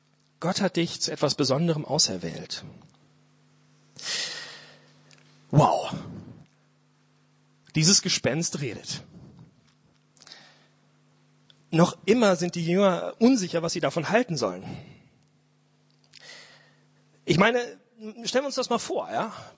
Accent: Bünde, North Rhine-Westphalia, Germany; Ich bin in Bünde aufgewachsen, Nordrhein-Westfalen, mal Bielefeld.

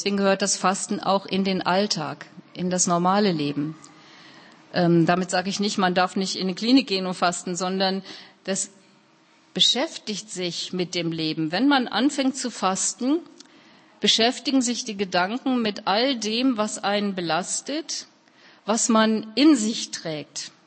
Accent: Duisburg, North Rhine-Westphalia, Germany; Jetzt komme ich aus Duisburg, aus dem Ruhrpott

